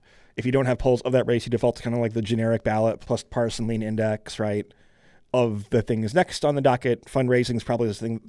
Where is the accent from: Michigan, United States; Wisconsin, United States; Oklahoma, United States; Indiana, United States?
Michigan, United States; I grew up in Michigan.